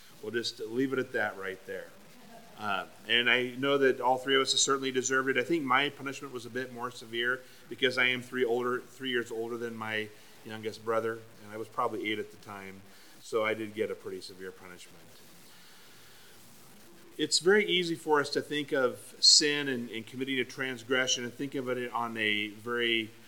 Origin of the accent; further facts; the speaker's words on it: Oregon, United States; Remember an experience growing up on the Oregon coast and being told that we were not to walk into the highway. We lived on Highway 101